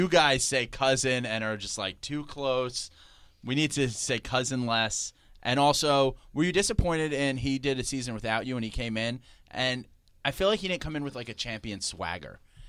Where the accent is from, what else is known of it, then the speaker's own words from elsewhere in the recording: New York City, New York, United States; because I grew up in the Bronx. So it's an old, like, old Spanish girl thing.